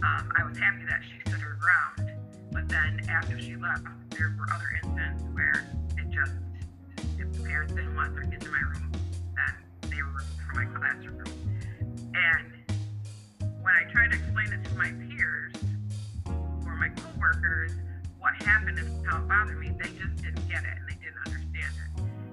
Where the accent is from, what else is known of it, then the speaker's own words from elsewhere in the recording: Friendship, New York, United States; now in Olean, United States; I grew up in Friendship with my mother. After I graduated high school, I moved to Olean to live with my father, went to college.